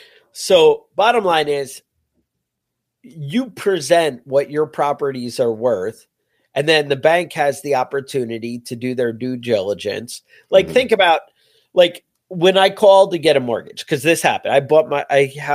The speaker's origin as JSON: {"language": "English", "region": "New York", "country": "United States", "said": "That was people's consensus, I think, as a New Yorker"}